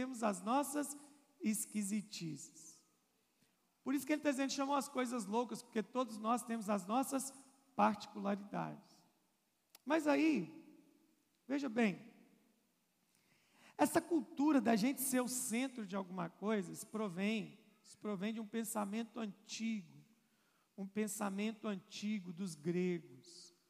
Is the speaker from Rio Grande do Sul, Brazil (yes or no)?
no; Minas Gerais, Brazil; Irmão, como bom mineiro que somos